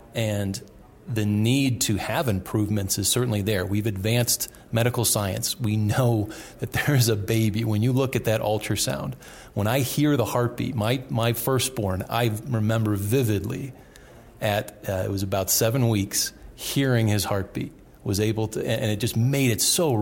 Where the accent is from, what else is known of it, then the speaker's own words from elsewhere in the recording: New York, United States; I'm from New York